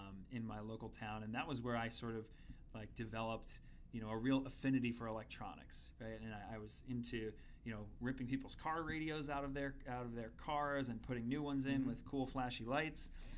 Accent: New York, United States; So, well, I'm from Long Island, dyed-in-the-wool Islander fan

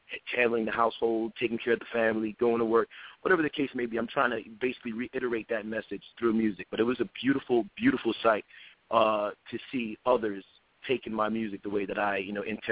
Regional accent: New York, United States; music was always a passion of mine, you know, growing up in New York.

